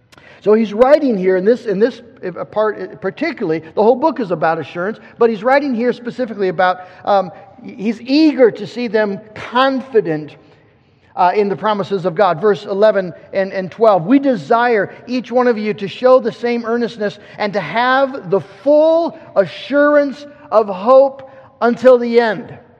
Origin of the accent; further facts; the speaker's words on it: Michigan, United States; which I knew very little about, though I was from West Michigan